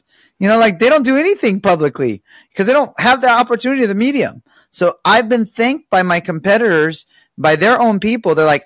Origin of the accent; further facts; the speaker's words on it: Cairo, Cairo Governorate, Egypt; now in Newport Beach, United States; I come from Cairo, Egypt, poverty, right?